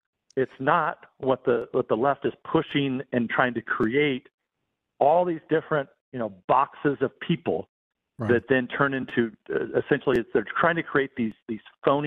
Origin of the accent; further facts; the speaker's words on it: California, United States; I mean, hell, I grew up in the San Joaquin Valley